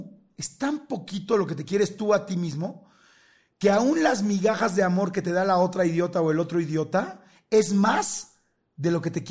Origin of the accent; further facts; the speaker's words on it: Mexico City, Mexico; nací y crecí toda la vida, primero de chiquito en la colonia Narvarte, en la Ciudad de México, que es una colonia normal, de clase media. Después me fui a una colonia por Villacuapa.